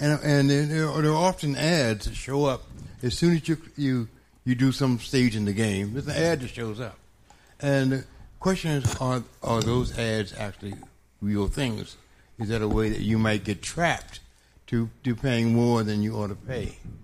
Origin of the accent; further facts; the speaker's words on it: Buffalo, New York, United States; from Buffalo.